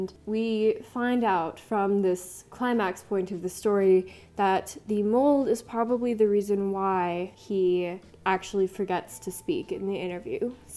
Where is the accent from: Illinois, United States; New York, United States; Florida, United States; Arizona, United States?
Arizona, United States; was a description of the heat in Arizona, and I'm from Arizona